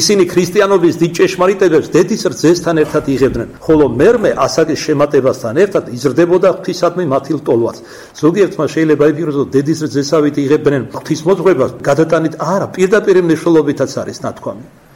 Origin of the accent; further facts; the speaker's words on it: Kartli, Georgia; accent: Kartlian; არ გაგექცევათ, ქართლელი ვარ, ქართლურად გეტყვით